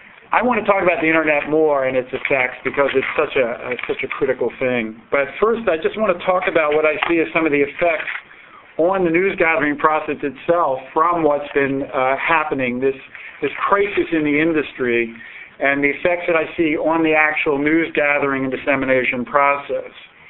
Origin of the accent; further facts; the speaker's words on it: Baltimore, Maryland, United States; My hometown paper, the Baltimore Sun, used to be a very formidable paper